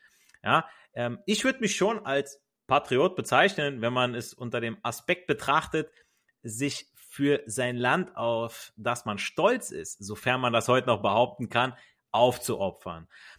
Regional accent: Italy; ich kenn's von mir selber als Italiener

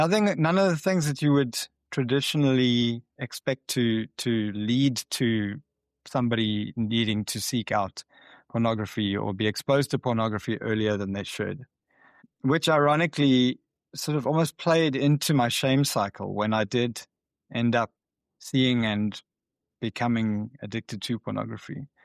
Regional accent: Cape Town, Western Cape, South Africa; So as like I said, I grew up in Cape Town.

